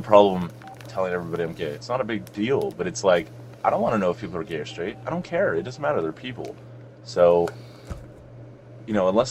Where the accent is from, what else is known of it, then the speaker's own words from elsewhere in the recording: Miami, Florida, United States; now in Arizona, United States; I grew up in Miami in South Florida. And when I moved to Arizona, I had never seen so many fucking white people my whole life.